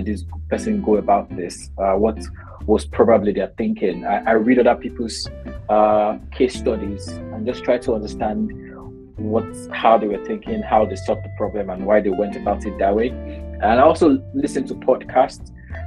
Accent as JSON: {"language": "English", "country": "Nigeria", "said": "as a Nigerian, there are things, it's possible for me to say some things to you and end it with sha."}